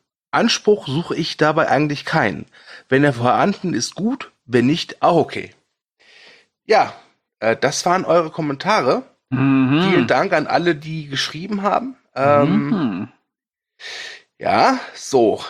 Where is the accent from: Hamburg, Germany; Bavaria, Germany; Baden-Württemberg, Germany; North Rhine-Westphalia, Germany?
North Rhine-Westphalia, Germany; Aber ich komme aus dem Pott